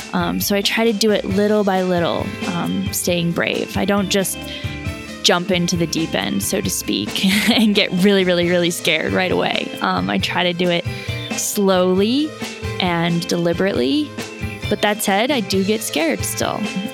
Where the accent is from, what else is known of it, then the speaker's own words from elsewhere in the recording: Colorado, United States; now in California, United States; I'm originally from Colorado. I live in California now.